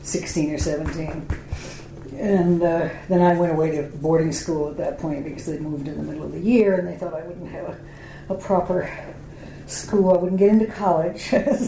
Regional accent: New York City, New York, United States; born there; Okay, I was born on April 14th, 1937 in New York City.

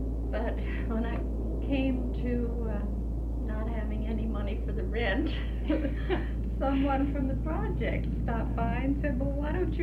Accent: Baltimore, Maryland, United States; born there; also born or lived in California; I was born in Baltimore, Maryland in 1896.

